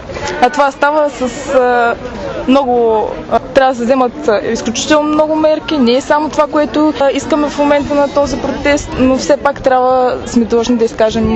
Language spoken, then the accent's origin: Bulgarian; Stara Zagora, Stara Zagora Province, Bulgaria; Все пак това е моят роден град, също Стара Загора.